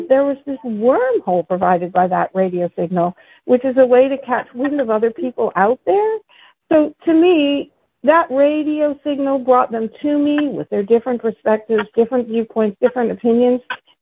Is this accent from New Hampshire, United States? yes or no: yes; New Hampshire, United States; I grew up in New Hampshire where there was no radio at all, really, except for local top 40 stations.